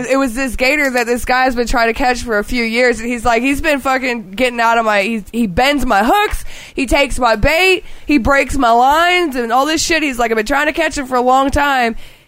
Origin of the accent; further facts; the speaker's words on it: Florida, United States; Florida, and I was just thinking to myself, and I'm like, yeah, this is what my hometown has to offer.